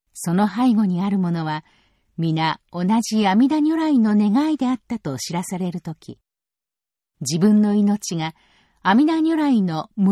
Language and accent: Japanese; Toyama, Japan; 私の地元、富山でも4月の初めに桜が満開となり